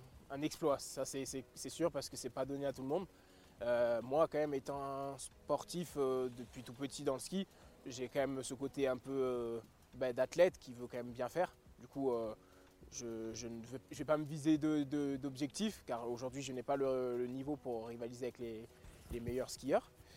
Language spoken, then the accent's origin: French; Haiti; c'est mon pays natal, je suis né là-bas, je suis haïtien, j'ai du sang haïtien, même si français et italien aussi.